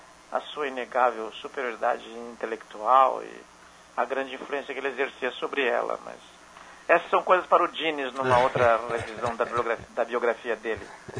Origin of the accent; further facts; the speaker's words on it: Santa Catarina, Brazil; nós dois somos catarinenses, do Sul